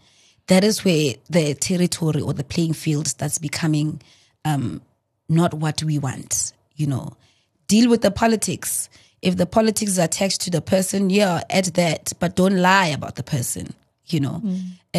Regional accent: South Africa; No, but I am South African.

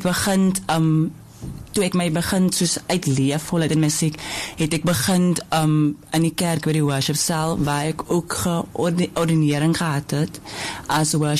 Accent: Wellington, Western Cape, South Africa; born there; Ek is oorspronkelijk gebore in Wellington.

